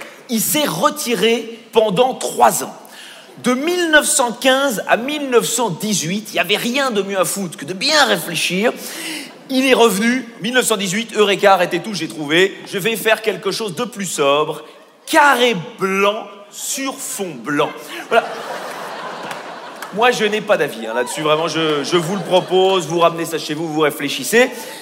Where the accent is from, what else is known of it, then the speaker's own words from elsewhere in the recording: Belgium; Je suis belge. Voilà, les premiers rires.